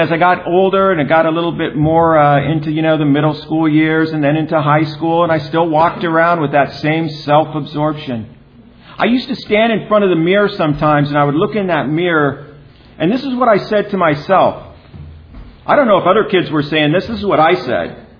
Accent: San Diego, California, United States; I'm from San Diego, so I came up.

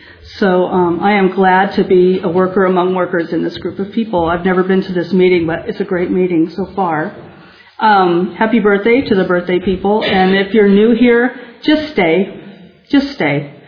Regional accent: California, United States; I grew up in Orange County, and I grew up in a dysfunctional home.

